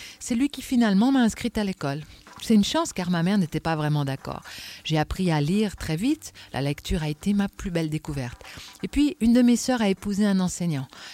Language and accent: French; Burkina Faso; now in Switzerland; La Suisse, c'est très vert, c'est très beau, mais chez nous, au Burkina, c'est le désert qui avance de jour en jour.